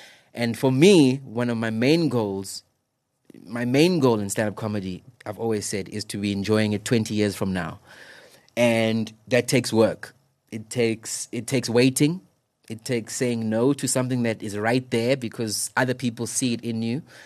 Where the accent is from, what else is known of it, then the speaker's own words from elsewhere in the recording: South Africa; You've got to make way for that to be able to really like enjoy being a South African artist, man.